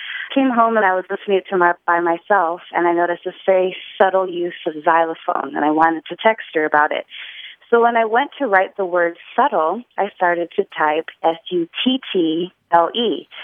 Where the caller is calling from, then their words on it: New Orleans, Louisiana, United States; I'm calling from New Orleans.